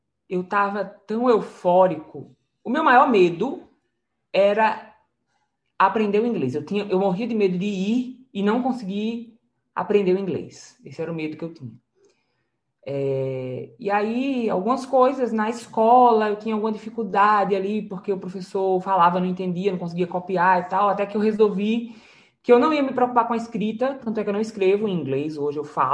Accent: Natal, Rio Grande do Norte, Brazil; Eu sou de Natal, Rio Grande do Norte

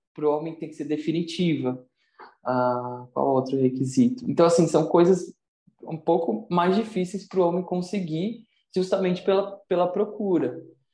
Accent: São Paulo, Brazil; Eu tenho 27 anos e sou de São Paulo, capital.

